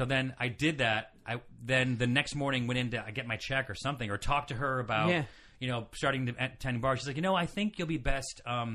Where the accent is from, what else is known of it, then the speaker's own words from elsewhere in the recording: Syracuse, New York, United States; I needed to get out of New York. I grew up in Syracuse, close enough to New York City, not really the same thing.